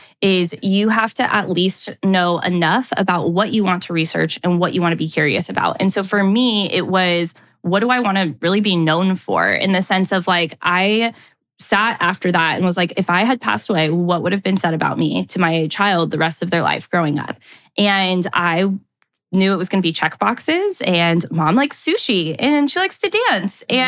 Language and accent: English; Napa, California, United States; I live in a very concentrated place that focuses on the wine industry. I'm from Napa.